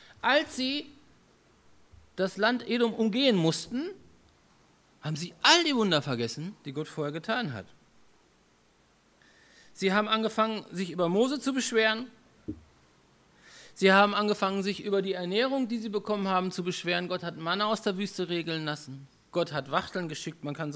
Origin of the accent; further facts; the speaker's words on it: Bad Salzuflen, North Rhine-Westphalia, Germany; auf dem Rückweg nach Hause, also nach Ostwestfalen, wo ich herkomme, aus Bad Salzuflen